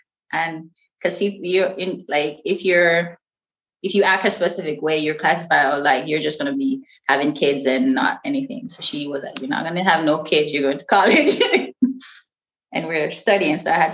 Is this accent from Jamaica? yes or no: yes; Jamaica; I love growing up in Jamaica and like all my experience. Like it's what made me who I am.